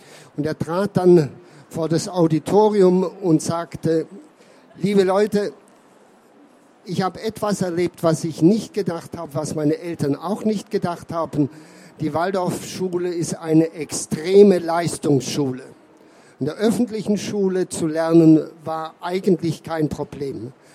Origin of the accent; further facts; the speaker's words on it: Vienna, Austria; Ich komme aus Wien. Ich war viele Jahre in Wien an der Waldorfschule tätig